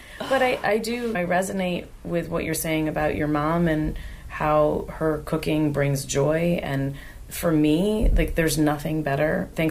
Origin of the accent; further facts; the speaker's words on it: New York, United States; I'm from New York, and so to travel to New York.